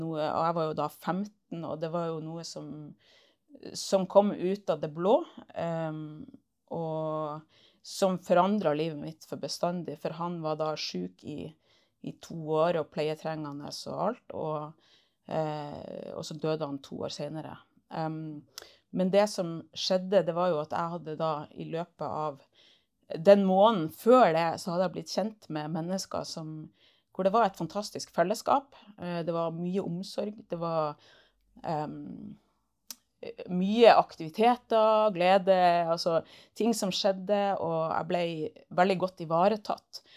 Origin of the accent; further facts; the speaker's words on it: Bodø, Nordland, Norway; Ja, jeg er fra Bodø og har vokst opp der, og egentlig bodd der størstedelen av livet mitt. Og har bakgrunn fra den norske kirke med mor som var aktiv der.